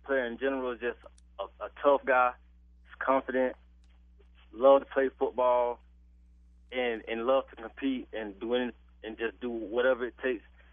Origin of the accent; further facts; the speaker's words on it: Florida, United States; You feel like family because it's in Florida, and that's where I'm from Florida.